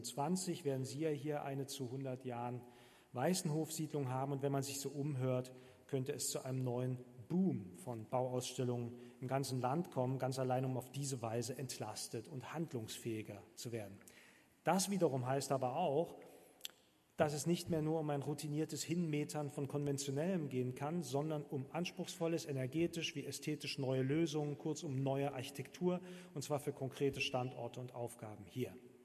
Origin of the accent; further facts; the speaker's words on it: East Germany, Germany; Ich darf das kritisieren, ich komme auch aus dem Osten.